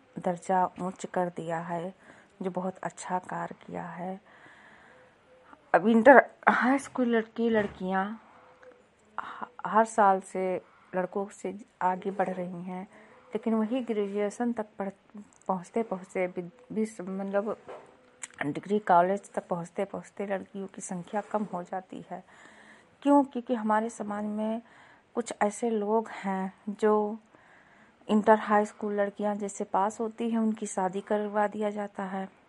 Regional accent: Lakharampur, Uttar Pradesh, India

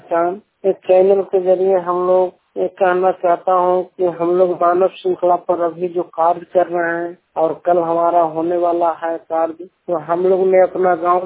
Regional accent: Harnaut, Bihar, India; मैं नालंदा जिला का रहने वाला हूँ, हरनौत प्रखंड से।

